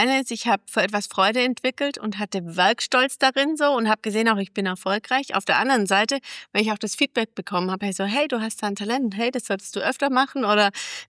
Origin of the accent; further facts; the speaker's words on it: Ravensburg, Baden-Württemberg, Germany; born there; bin 44 Jahre alt und bin gebürtige Ravensbürgerin